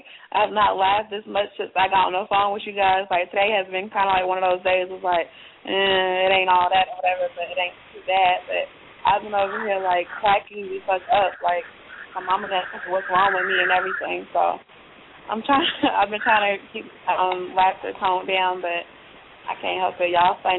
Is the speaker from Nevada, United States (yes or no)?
no; Raleigh, North Carolina, United States; or whatever, so you should be, like, and I'm from Raleigh, North Carolina, so when you see that friend request, all right